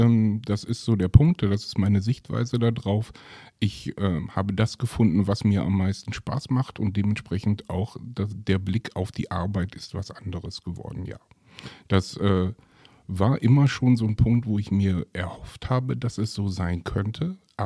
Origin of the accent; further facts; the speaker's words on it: Witten, North Rhine-Westphalia, Germany; Ich bin 47 Jahre alt, ich komme aus Witten